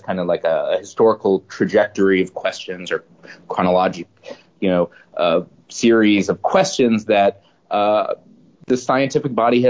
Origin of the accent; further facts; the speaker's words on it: Lafayette, Louisiana, United States; University of Louisiana at Lafayette, which is my hometown.